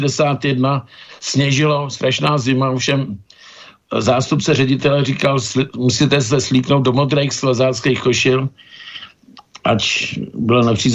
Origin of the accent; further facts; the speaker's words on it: Teplice, Ústí nad Labem Region, Czechia; Takže takto jsem vyrůstal v Teplicích, kde moji rodiče působili jako učitelé.